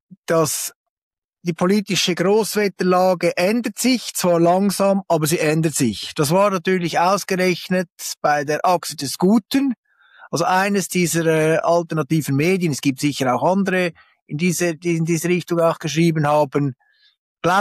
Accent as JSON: {"language": "German", "country": "Switzerland", "said": "als Schweizer"}